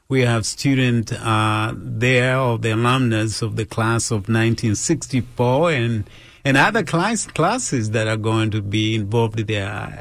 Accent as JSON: {"language": "English", "country": "Kenya", "tie": "born there", "moved": "yes", "said": "I was born in Kenya, and I came here about 30 years ago."}